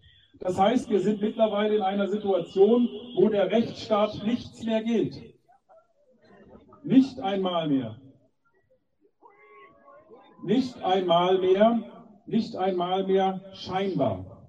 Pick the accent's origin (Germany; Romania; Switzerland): Germany; Leipzig, Saxony; Ich komme hier aus Leipzig.